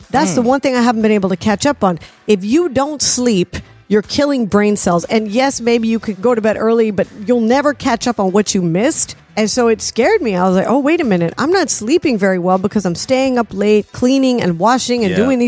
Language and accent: English; the South, United States; I'm from the South.